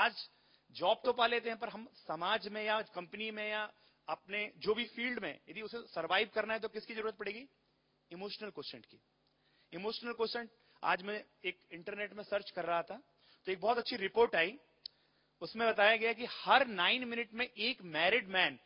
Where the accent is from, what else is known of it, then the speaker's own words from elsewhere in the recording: India; कितने महान हैं हम भारतवासी जो हमारा जन्म भारत में हुआ।